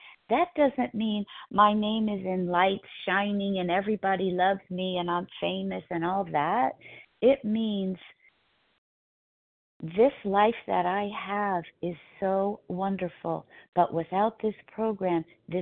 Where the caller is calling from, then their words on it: California, United States; Southern California, Pacific time.